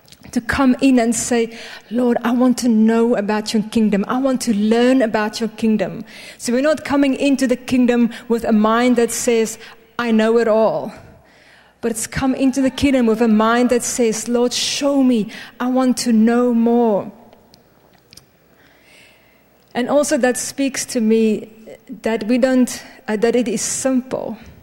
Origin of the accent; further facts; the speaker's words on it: South Africa; born there; Where I was born in South Africa, we drive on the left side of the road.